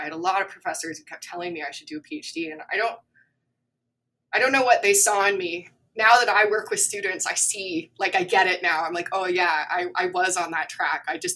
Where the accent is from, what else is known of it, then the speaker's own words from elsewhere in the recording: Wyoming, United States; disappointed I didn't get to go further away from my hometown. And so I spent most of my time at the University of Wyoming trying to get out of Wyoming.